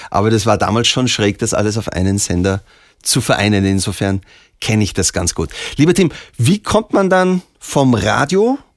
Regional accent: Austria; Ja, war bei uns in Österreich genau dasselbe, wir hatten auch ein Monopol.

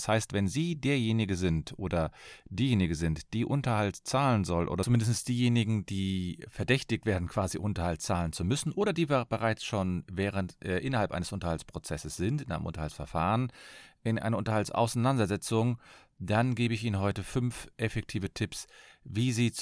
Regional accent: Cologne, North Rhine-Westphalia, Germany

